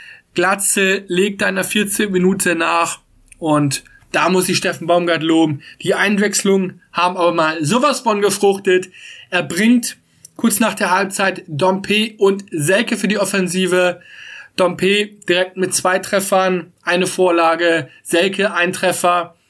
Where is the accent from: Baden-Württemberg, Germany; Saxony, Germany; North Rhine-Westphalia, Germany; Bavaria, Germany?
North Rhine-Westphalia, Germany; born there; Ich komme ja gebürtig aus der Nähe von Münster.